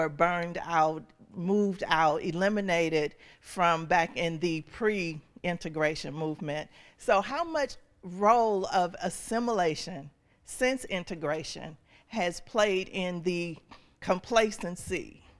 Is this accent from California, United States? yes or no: no; Atlanta, Georgia, United States; Because I'm a product of integration. I grew up here in Atlanta. I remember Auburn Avenue, and I remember the ownership of Black businesses.